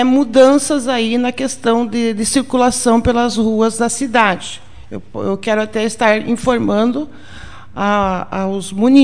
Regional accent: Iraí, Rio Grande do Sul, Brazil; para nós que somos de Iraí, é mais familiar

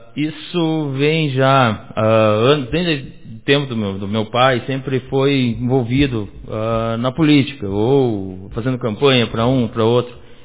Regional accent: Iraí, Rio Grande do Sul, Brazil; moved away as an adult; now in Seberi, Brazil; Bom dia, comunidade de Iraí. É uma satisfação estar aqui na minha cidade natal

